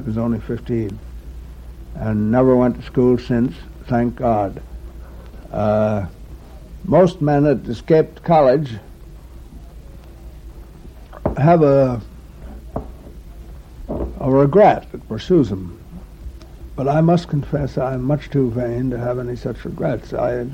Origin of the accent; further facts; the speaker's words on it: Baltimore, Maryland, United States; born there